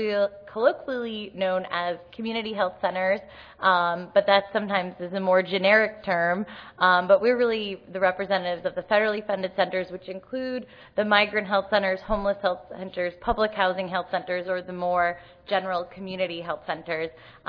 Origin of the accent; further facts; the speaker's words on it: Boston, Massachusetts, United States; excited to be here in my hometown of Boston